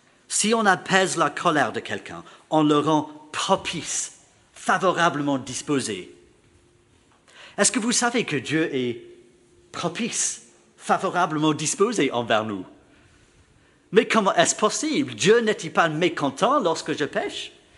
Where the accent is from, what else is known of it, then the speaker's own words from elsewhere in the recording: Belgium; On est belge, donc on aime les documents, quoi.